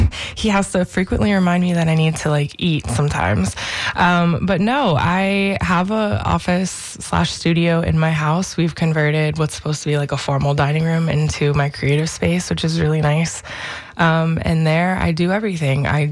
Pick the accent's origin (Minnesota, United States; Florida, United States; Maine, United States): Florida, United States; Naples; No, I grew up in Naples, Florida, mm-hmm. Where all of my most of my family resides.